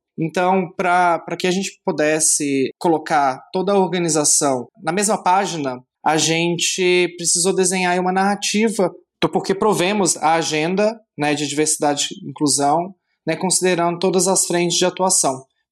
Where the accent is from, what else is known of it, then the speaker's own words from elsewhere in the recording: Belo Horizonte, Minas Gerais, Brazil; now in São Paulo, Brazil; Quando eu cheguei em São Paulo, né, eu sou de Belo Horizonte